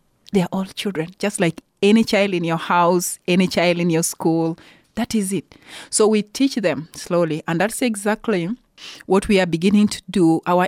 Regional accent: Uganda; I have a training as a teacher. I was born and raised in Uganda.

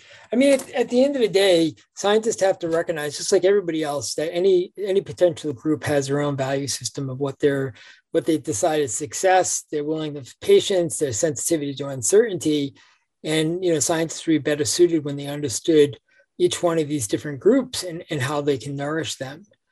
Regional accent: Rhode Island, United States; accent: Rhode Island; now in Cape Cod, United States; don't want to hear me living in Cape Cod with my Rhode Island accent and my PhD

